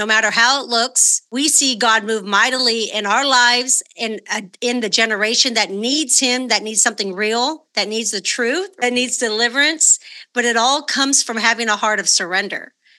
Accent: California, United States; I remember when I was younger at my church that I grew up in California

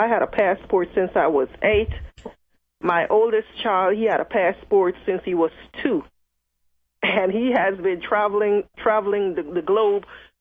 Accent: United States

